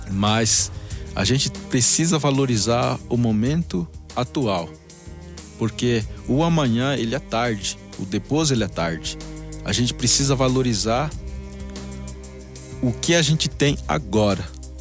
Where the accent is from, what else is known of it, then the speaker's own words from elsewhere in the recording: Mato Grosso, Brazil; eu vim do território Balatiponé e preciso respeitar o lugar onde eu vivi, onde eu cresci.